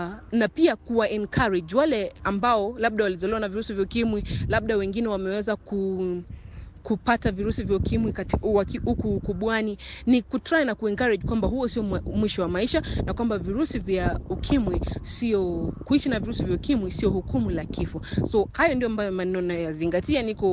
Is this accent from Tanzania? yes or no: no; Kenya; born there; mimi ni mzaliwa wa Kenya.